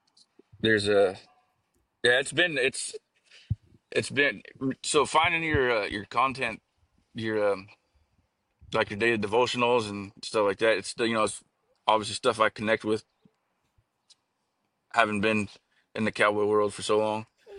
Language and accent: English; California, United States; also born or lived in Alamosa, Colorado; We moved back to California. I was born in Alamosa, Colorado. We moved back to California